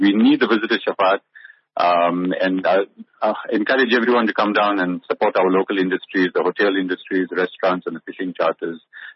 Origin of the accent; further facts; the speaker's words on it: Durban, KwaZulu-Natal, South Africa; I was born and brought up in Durban, but Durban in my veins.